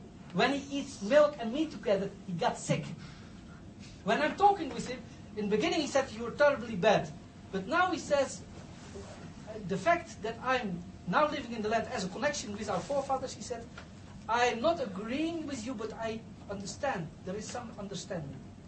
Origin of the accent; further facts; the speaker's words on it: South Africa; We are from South Africa with somebody who also had a Christian background.